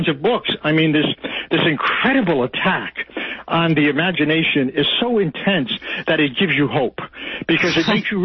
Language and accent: English; Providence, Rhode Island, United States; accent: Providence working class; And you know, everybody thinks I'm from New York.